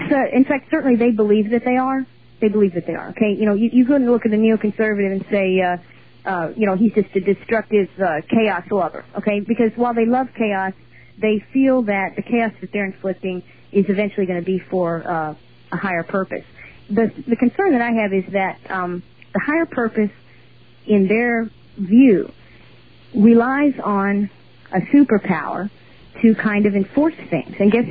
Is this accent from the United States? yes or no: yes; United States; Because I'm an American, and we'll all play our democracy game.